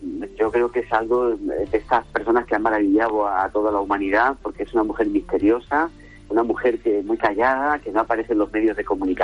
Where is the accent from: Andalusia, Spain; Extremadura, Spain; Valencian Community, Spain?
Andalusia, Spain; Málaga; also born or lived in China / United States; me surge la posibilidad de volverme a Málaga, a mi tierra. Venirme a esto del transporte en la ciudad de Málaga.